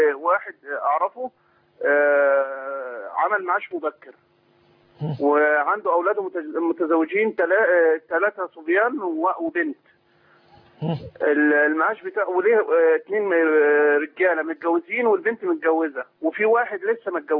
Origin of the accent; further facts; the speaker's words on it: Egypt; عندما يحدث أي حادث عندنا في مصر